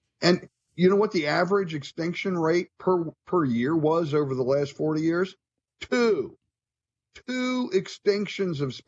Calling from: Pennsylvania, United States; I'm calling you from Pennsylvania this morning.

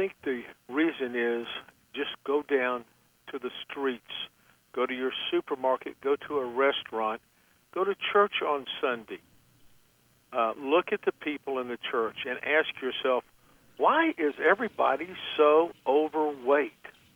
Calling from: Katy, Texas, United States; So I'm in the city, and Katy is just a suburb of Houston. So we always like to say we're from the Houston area

